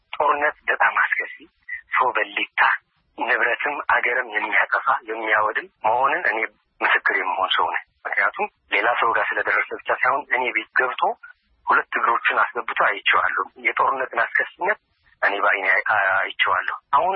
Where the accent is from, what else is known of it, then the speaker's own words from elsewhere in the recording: Tigray, Ethiopia; moved away; እኛ ከምዕራብ ትግራይ ነን ተፈናቅለን የመጣ ነው።